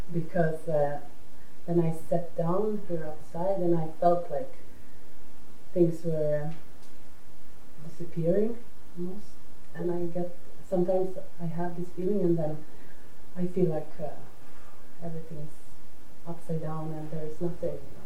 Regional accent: Myanmar; English is a second language; Well, not continuously, obviously, since I came from Burma

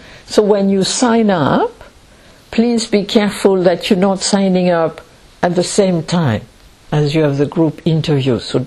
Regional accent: France; English is a second language; But first, so I am French, and I speak English, and if at any moment, either you don't understand my accent, and you wonder what she is saying

